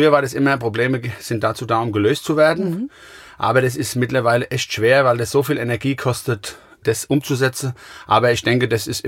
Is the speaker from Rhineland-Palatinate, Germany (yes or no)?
yes; Gau-Bischofsheim, Rhineland-Palatinate, Germany; Ich komme aus Gaubischofsheim. Das ist ungefähr 10 Kilometer von Mainz.